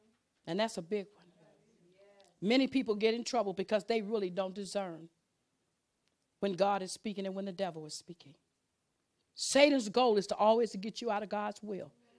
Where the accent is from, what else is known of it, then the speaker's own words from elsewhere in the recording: Chicago, Illinois, United States; I grew up in Chi-Town. I knew where all the streets were. I knew the streets not to go on. I mean, I knew Chicago, but guess what? And that's where all my relatives were.